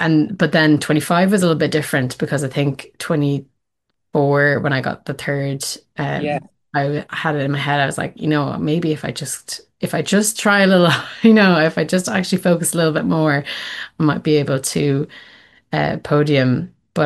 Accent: Dublin, Leinster, Ireland; Like, I'm from Dublin myself, so being able to go there is, it's so simple.

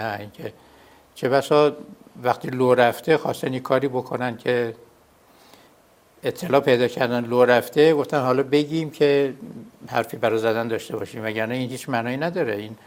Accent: Qom, Iran; من فرزند چهارم هستم و در قم متولد شدم.

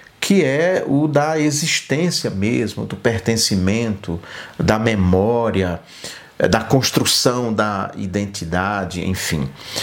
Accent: Northeast Region, Brazil; born there; de Minas, onde eu vivo, ou lá do sertão nordestino, onde eu nasci

